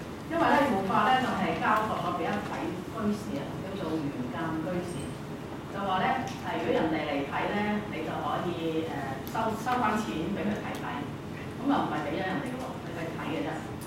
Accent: China; 咁因為咁樣樣咧，我哋中國人。

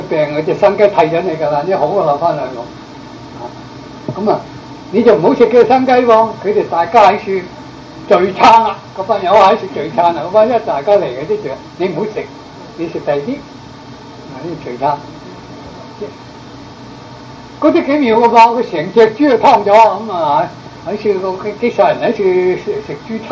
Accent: Ji'an, Jiangxi, China; now in Guangdong, China; 我喺江西过嚟嘅，我本来祖籍系江西人，过广东嘅，佢系江西嘅脑攞，同埋我乡下嘅江西吉安嘅

